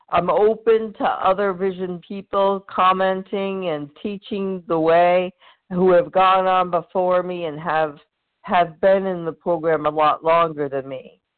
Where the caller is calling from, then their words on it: Maine, United States; The state of Maine.